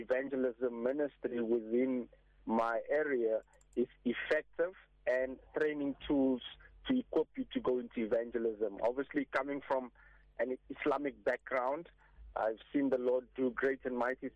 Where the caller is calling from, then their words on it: Boksburg, Gauteng, South Africa; I'm calling from Boxburg.